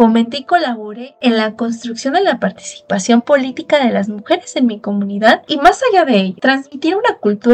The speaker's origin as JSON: {"language": "Spanish", "country": "Mexico", "said": "Hola a todas … soy de México y tengo 24 años de edad."}